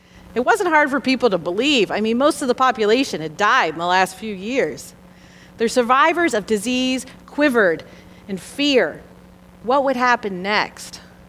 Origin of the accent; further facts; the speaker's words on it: United States; our lives are branded with medieval ideas about Christianity because we grew up in the United States.